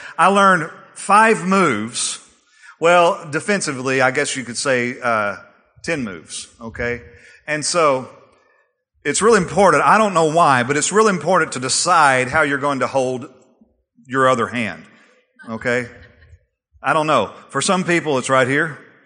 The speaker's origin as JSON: {"language": "English", "region": "Texas", "country": "United States", "said": "some of you in here today, because we're from Texas"}